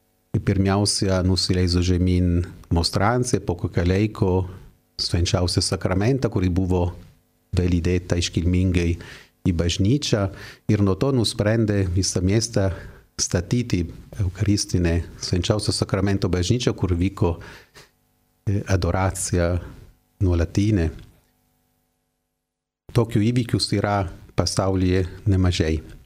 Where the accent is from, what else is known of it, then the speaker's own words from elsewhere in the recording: Turin, Piedmont, Italy; Lithuanian is a second language; Aš esu iš Torino, miestą, kur įvyko tokie stebuklai